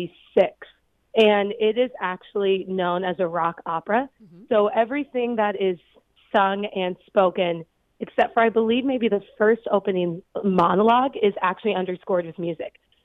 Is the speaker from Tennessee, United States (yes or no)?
no; Lincoln, Nebraska, United States; now in Denver, United States; Born and raised. I'm from Lincoln. I went to Pius X, and then I went to UNL for my undergrad.